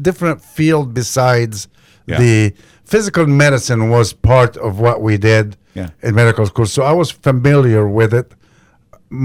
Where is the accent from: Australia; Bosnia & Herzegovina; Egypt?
Egypt; Cairo, Cairo Governorate; now in Galesburg, United States; I lived here a lot longer than I lived anywhere else. But I am from Cairo, Egypt, and I just happened to end up in Galesburg